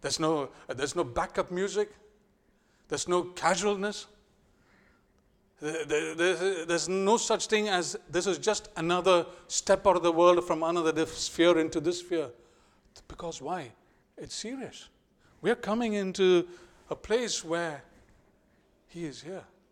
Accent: India; English is a second language; especially if being an Indian, you know, the Indian, we call it the Indian standard time

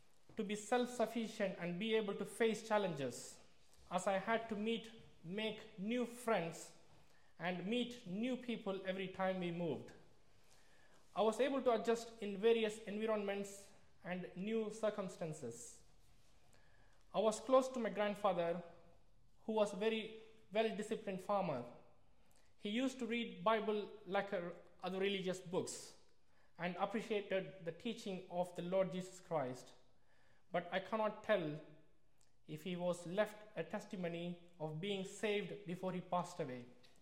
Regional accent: South India, India; born there; English is a second language; I was born in South India. We were not well off, but my parents provided for me and my younger brother. The town I grew up was full of Hindus.

